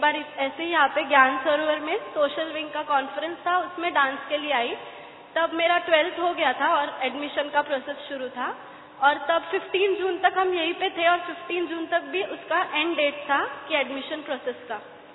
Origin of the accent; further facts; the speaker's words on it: Anjar, Gujarat, India; नाम, मैं गुजरात से हूँ